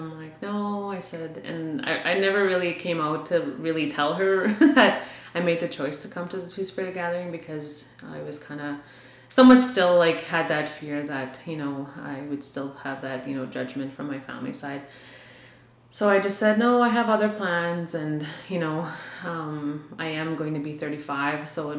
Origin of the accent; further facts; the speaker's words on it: South Indian Lake, Manitoba, Canada; now in Winnipeg, Canada; I am originally from Opipanipuyan Cree Nation, also known as South Indian Lake Manitoba, and that's in northern Manitoba. I've lived in Winnipeg, I guess, about, I'd say 11 to 12 years.